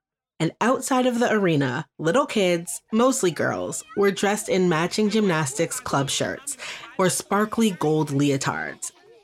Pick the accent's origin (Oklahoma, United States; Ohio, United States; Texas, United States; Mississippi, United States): Texas, United States; Beaumont; born there; her hometown of Houston, which is just 45 minutes from where I was born in Beaumont, Texas